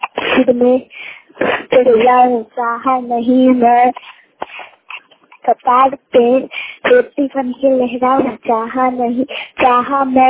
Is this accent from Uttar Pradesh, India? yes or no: yes; Fatehpur, Uttar Pradesh, India; मैं फतेहपुर की रहने वाली हूँ।